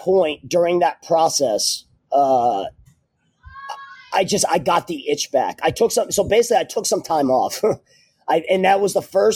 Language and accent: English; South Windsor, Connecticut, United States; I'm from Connecticut. I'm from outside the Hartford area, South Windsor, Connecticut.